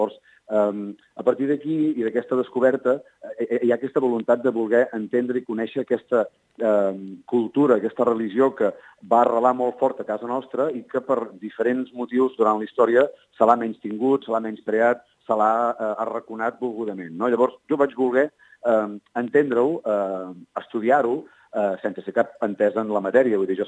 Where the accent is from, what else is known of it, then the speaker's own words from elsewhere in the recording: Besalú, Catalonia, Spain; Jo soc fill de Besalú